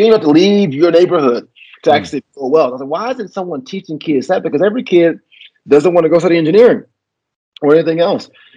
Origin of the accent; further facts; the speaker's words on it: Memphis, Tennessee, United States; And then we went to my hometown, Memphis, to do it with a big REIT with 25 students